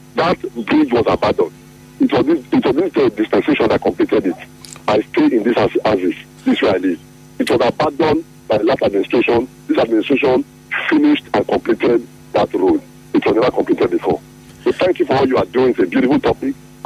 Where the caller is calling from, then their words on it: Woji, Rivers, Nigeria; I'm calling from Woji.